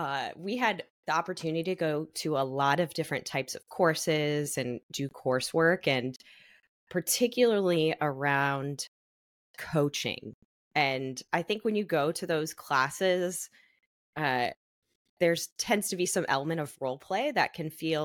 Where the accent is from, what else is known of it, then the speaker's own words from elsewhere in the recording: Columbus, Ohio, United States; now in Austin, United States; Yeah, I'm originally from Columbus, Ohio, born and raised.